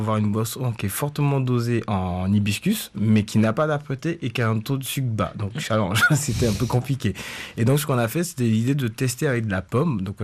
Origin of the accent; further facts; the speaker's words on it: Côte d’Ivoire; born there; Personnellement, je suis né en Côte d'Ivoire, mes parents sont sénégalais, donc j'ai toujours